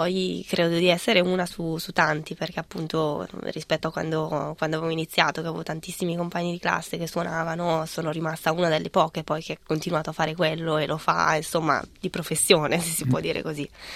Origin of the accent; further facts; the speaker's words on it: Albino, Lombardy, Italy; nel mio paese, Albino, in provincia di Bergamo